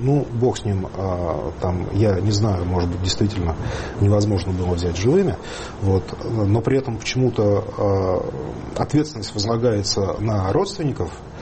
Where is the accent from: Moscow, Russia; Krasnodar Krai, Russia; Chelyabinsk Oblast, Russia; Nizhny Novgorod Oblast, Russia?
Nizhny Novgorod Oblast, Russia; Я родом из Нижегородской области. Вот у нас на юге области одна русская культура.